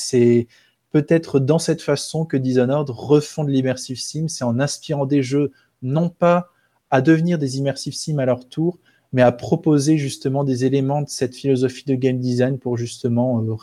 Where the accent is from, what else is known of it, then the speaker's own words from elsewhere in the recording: northern France, France; Je viens du nord de la France, donc pain au chocolat.